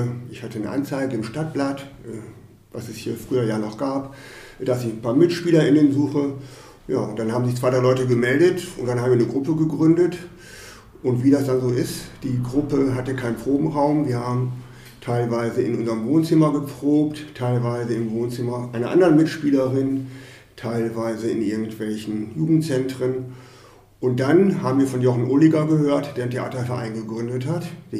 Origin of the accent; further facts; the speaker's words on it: Lengerich, North Rhine-Westphalia, Germany; da als jugendlicher Mann in Lengerich oder als junger Mann in Lengerich, wo ich herkomme